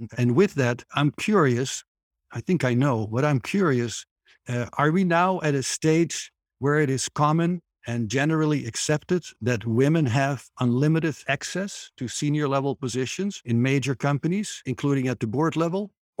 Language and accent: English; Netherlands; now in United States; I'm your host. I'm originally from the Netherlands, happily residing in the beautiful Grand Canyon state of Arizona in the United States, also known as